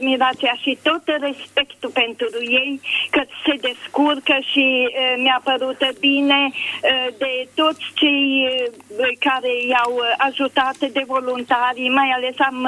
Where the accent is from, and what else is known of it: Deva, Hunedoara County, Romania